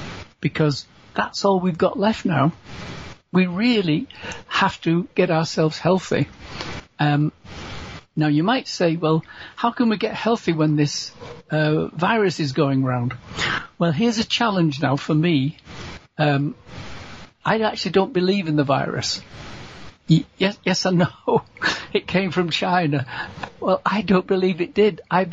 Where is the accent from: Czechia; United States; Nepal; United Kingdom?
United Kingdom; England; You know, I'm from England, as you know, and we have the same thing.